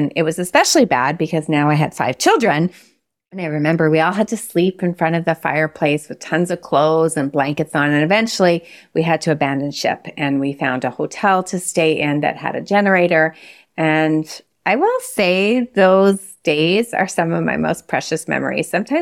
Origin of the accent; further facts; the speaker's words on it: Montreal, Quebec, Canada; and I come from Montreal, and it actually just sounded like a regular winter day for Montreal.